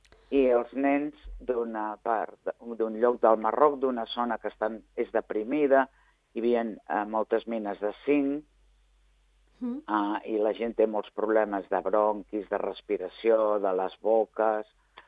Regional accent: Girona, Catalonia, Spain; born there; A més, jo sóc nascuda a Girona.

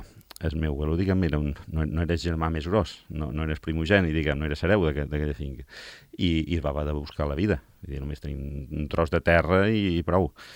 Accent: Barcelona, Catalonia, Spain; born there; Jo he nascut també a Barcelona, per casualitats de la vida, perquè just va ser néixer, vaig tornar cap aquí, però casualitat, sí.

